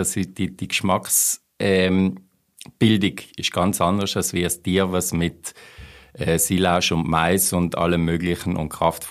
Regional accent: Trentino-Alto Adige, Italy; Also ich bin aufgewachsen in Südtirol, in einem kleinen Dorf.

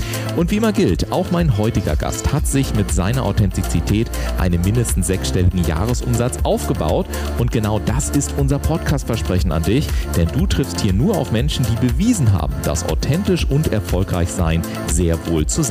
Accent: Garmisch-Partenkirchen, Bavaria, Germany; born there; Ich komme ja aus Garmisch-Partenkirchen ursprünglich, gell? Aha. Ja. Ich bin gebürtiger Partenkirchner.

